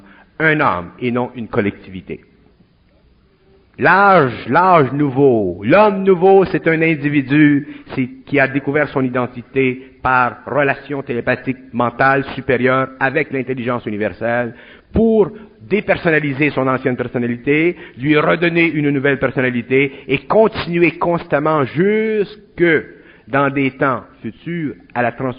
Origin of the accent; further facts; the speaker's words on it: Montreal, Quebec, Canada